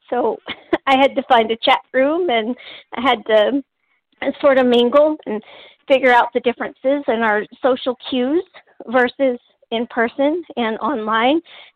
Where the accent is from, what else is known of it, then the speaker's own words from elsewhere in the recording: Texas, United States; I'm a Texan, so I thought snow was like, you know, a CGI trick.